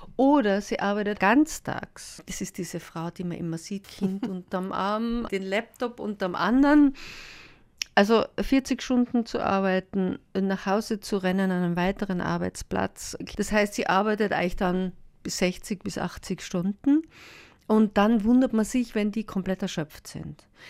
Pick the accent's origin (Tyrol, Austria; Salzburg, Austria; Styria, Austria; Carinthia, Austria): Tyrol, Austria; also born or lived in Vienna; Also ist es so, ich bin Tirolerin und habe dann 20 Jahre in Wien gelebt.